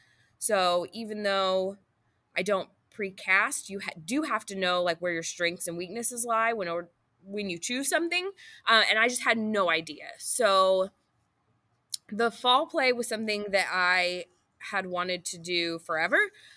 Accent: Boonville, Indiana, United States; also born or lived in Chandler; but I did grow up in Chandler and then in Boonville, and I went to Boonville High School

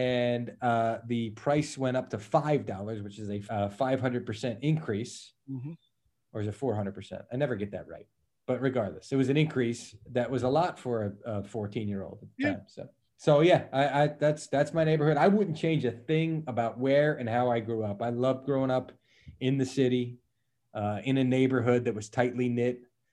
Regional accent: Philadelphia, Pennsylvania, United States; Because I grew up in Philly, rooting for Buddy Ryan's team.

